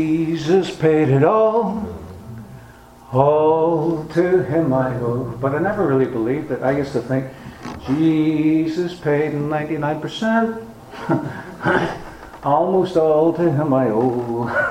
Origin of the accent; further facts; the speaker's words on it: Ireland; And I'm only from Ireland.